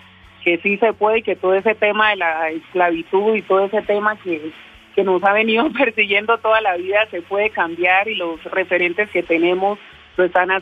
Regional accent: Bogotá, Colombia; born there; Yo nací aquí en Bogotá, mi familia es del Chocó, pero pues aquí en Bogotá me relaciono con muchos amigos que nacieron en el Chocó

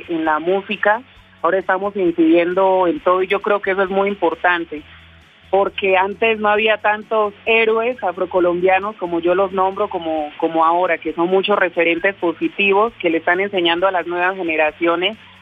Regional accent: Bogotá, Colombia; born there; Yo nací aquí en Bogotá, mi familia es del Chocó, pero pues aquí en Bogotá me relaciono con muchos amigos que nacieron en el Chocó

